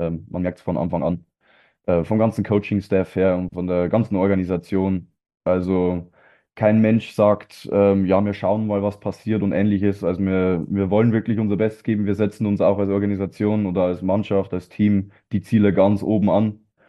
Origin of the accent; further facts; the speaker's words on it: Bavaria, Germany; Wenn die Leute fragen, wo ich her bin, eigentlich im Ausland, dann sage ich, ich bin aus Bayern und nicht aus Deutschland.